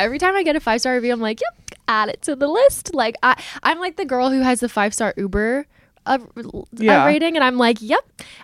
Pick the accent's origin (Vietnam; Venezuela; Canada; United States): Canada; And like, I'm from Canada. So instantly I'm like, California.